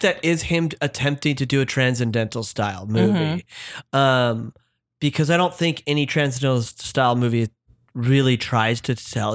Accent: Utah, United States; Yeah, I grew up Mormon in Utah, born and raised.

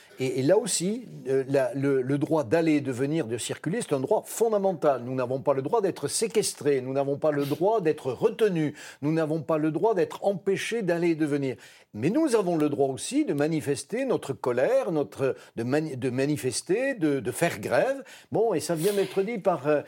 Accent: Millau, Occitanie, France; born there; Moi, je suis né à Millau dans l'Aveyron.

